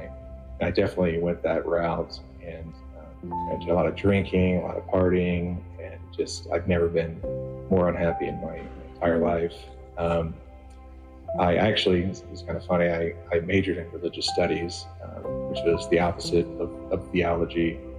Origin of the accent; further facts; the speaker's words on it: North Carolina, United States; now in Florida, United States; Kind of my story is I grew up in North Carolina, and my parents took me to church here and there